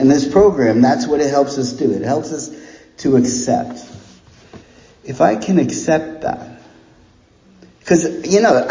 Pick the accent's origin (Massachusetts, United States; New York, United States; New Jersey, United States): New Jersey, United States; I'm from New Jersey, and every summer we used to get this little crappy little bungalow on the Jersey Shore.